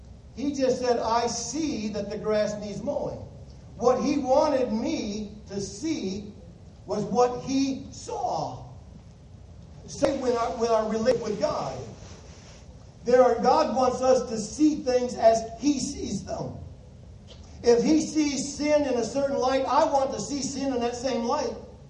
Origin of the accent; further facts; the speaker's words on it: Muskegon, Michigan, United States; Growing up in Muskegon, Michigan, our kitchen table had a window like